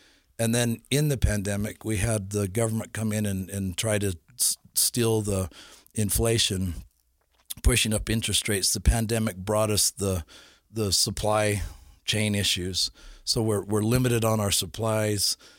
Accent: Holladay, Utah, United States; I grew up in Holiday. It's an expensive part of Salt Lake, but I always wanted to live in Holiday.

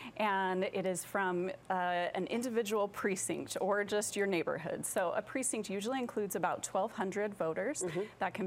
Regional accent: Utah, United States; So personally, I grew up in Utah and after finishing college, I moved out of state for several years and then came back.

